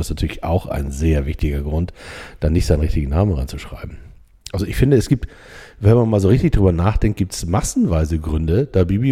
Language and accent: German; Hamburg, Germany; ich komme aus Hamburg